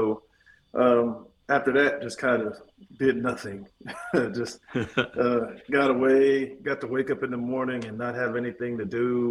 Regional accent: Youngstown, Ohio, United States; And then I'm from Ohio initially, Youngstown, Ohio. So my whole family, they love Mizzou, but they wanted Ohio State to win.

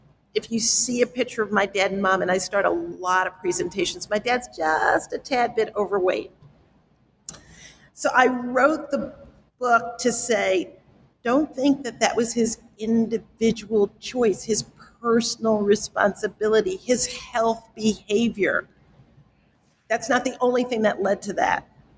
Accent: New York City, New York, United States; when I grew up in the South Bronx, my father and my mother worked themselves literally to early deaths to make sure that I would not end up in the South Bronx.

